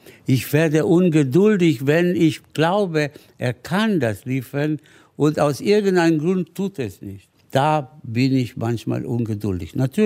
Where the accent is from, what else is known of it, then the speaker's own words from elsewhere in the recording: Argentina; born there; German is a second language; Ich bin in Argentinien geboren, also ein bisschen lateinischer Blut ist mein Körper.